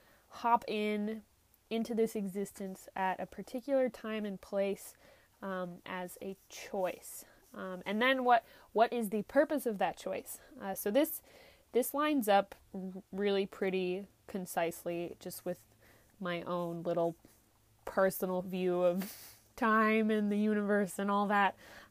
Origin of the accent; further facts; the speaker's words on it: Alaska, United States; I'm an astrologer from Alaska, which is where I am right now due to coronavirus.